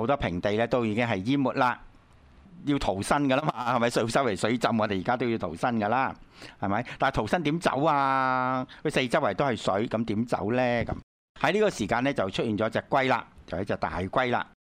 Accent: China; 捉到龜就指示龜，你知道啦，我哋中國人都覺得係長壽

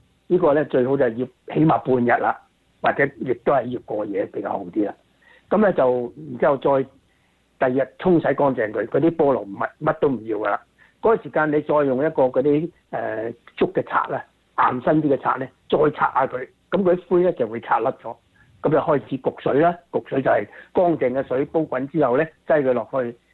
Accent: China; 一般咧，我哋中國人多數買扇面啊。

